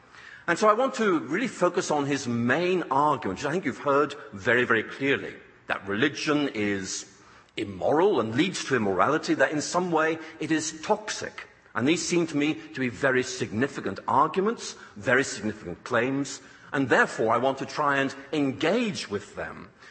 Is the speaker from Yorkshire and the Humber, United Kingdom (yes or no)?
no; Northern Ireland, United Kingdom; I grew up in Northern Ireland, studying the sciences, wanting to go to Oxford to take this further